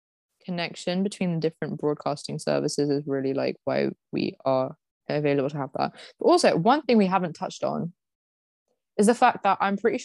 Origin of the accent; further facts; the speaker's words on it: United Kingdom; I'm like, hey, I'm flexing being British all of a sudden. Never have I flexed that in my life.